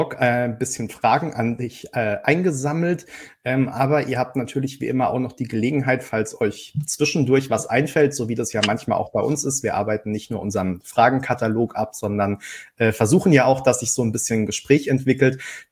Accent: Frankfurt, Hesse, Germany; Fühle ich mich als Frankfurter, ein bisschen als Außenseiter hier.

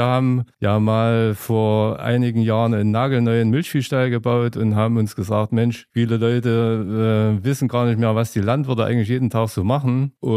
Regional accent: Eisenberg, Thuringia, Germany; ursprünglich komme ich aus der Eisenberger Ecke. Ich bin also im Holzland komme ich eigentlich her

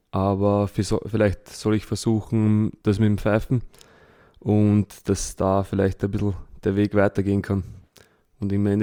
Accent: Vienna, Austria; 26 Jahre. Ich bin in Wien aufgewachsen und noch immer wohnhaft.

